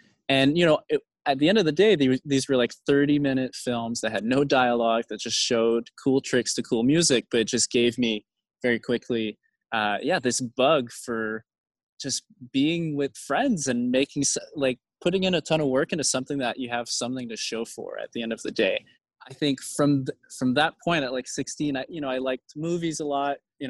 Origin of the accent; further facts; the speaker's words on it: Quebec City, Quebec, Canada; English is a second language; as a Quebecois person. I'm from Quebec City, which is like a pretty small place, totally homogenous for the most part, just white, Catholic, and French. And my dad's from New Brunswick. And so I just, at home, I grew up, it was always English and French.